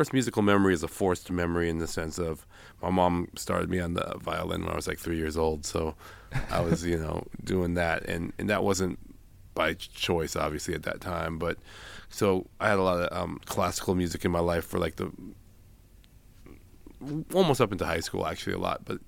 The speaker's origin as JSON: {"language": "English", "town": "San Francisco", "region": "California", "country": "United States", "tie": "born there", "said": "I was born in San Francisco. Yes, my grandparents were born in Hawaii. So we've been in the country for a long time."}